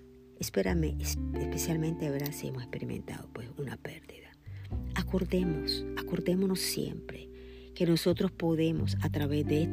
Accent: Nicaragua; siendo yo nicaragüense, el relleno nica es deliciosísimo

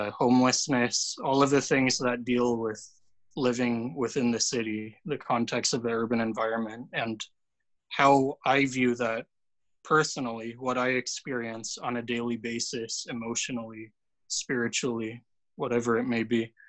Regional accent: San Francisco, California, United States; And growing up in San Francisco, I'm born and raised here in the city.

